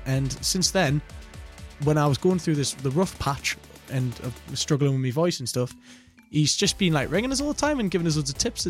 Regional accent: South Shields, North East England, United Kingdom; I was like, "Why? I'm from Shields. How am I here?"

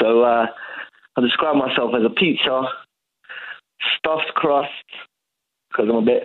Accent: London, United Kingdom; I'm 26 and I'm from West London.

